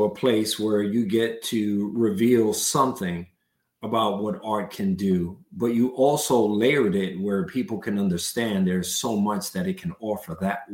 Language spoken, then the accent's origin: English; New York, United States; You know, growing up in an urban setting in New York, and you and I, we're both from New York